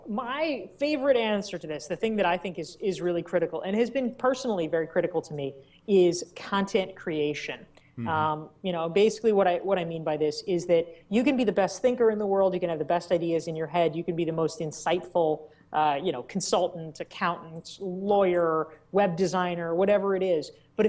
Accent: United States; because A, I'm an American and we don't really care about privacy.

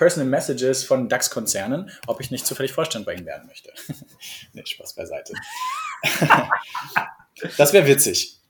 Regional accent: Eisenhüttenstadt, Brandenburg, Germany; Und jetzt kommen wir aus dem Osten, von der polnischen Grenze, Eisenhüttenstadt, auch Stalinstadt genannt, also wirklich gebaut nach dem stalinistisch-leninistischen Ideal. Und reine Arbeiterstadt

